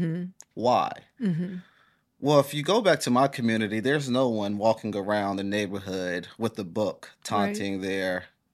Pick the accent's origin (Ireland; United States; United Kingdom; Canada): United States; Valdosta, Georgia; Well, I grew up in Valdosta, Georgia.